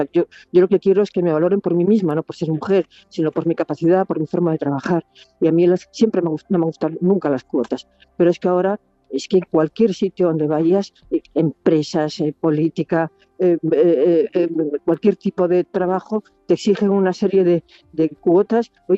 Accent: Seville, Andalusia, Spain; Sí, vivía en Heliópolis

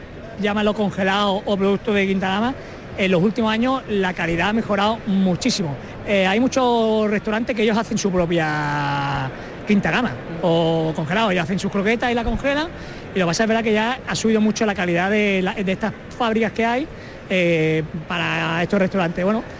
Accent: Málaga, Andalusia, Spain; soy de Piquín Málaga

